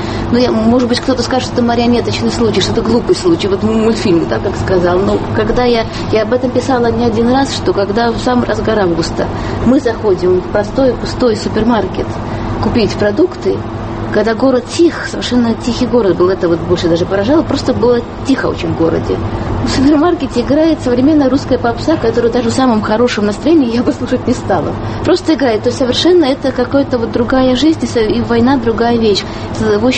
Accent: Tbilisi, Georgia; Я родилась в Тбилиси. У меня еврейская кровь чуть-чуть русская и родная культура русская.

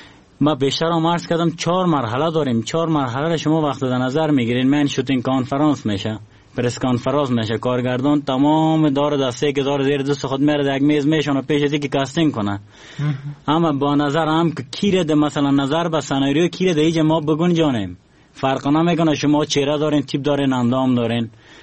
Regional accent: Afghanistan; ما افغان هستم

